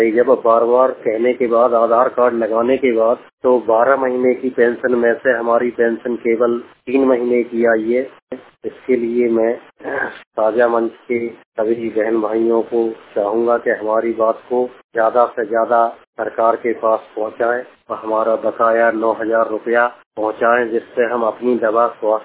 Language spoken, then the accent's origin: Hindi; Chhonak, Uttar Pradesh, India; मैं ग्राम छोनक जिला जालौन का रहने वाला हूँ।